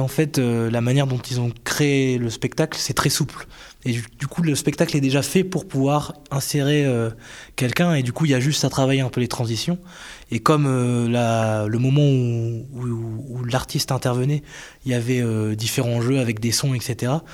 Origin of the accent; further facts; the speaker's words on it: Lille, Hauts-de-France, France; Alors moi, je viens précisément de Lille.